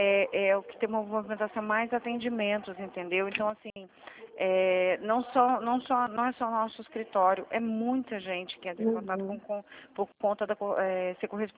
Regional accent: Espírito Santo, Brazil; eu sou do Espírito Santo, viu? Eu tô no interior de São Paulo falando com você.

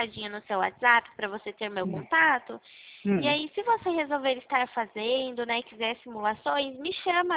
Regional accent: Itu, São Paulo, Brazil; eu sou da cidade de Itu.

